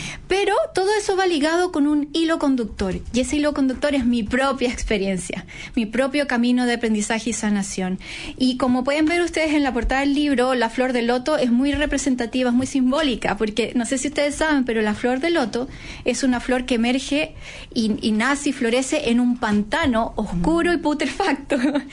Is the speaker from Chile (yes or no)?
yes; Chile; Yo soy una autora chilena independiente, autopublicada.